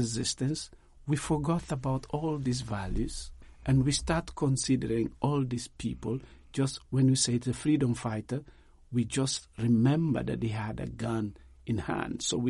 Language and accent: English; Guinea-Bissau; English is a second language; because I'm an African from Guinea-Bissau. But the first reality is that I'm African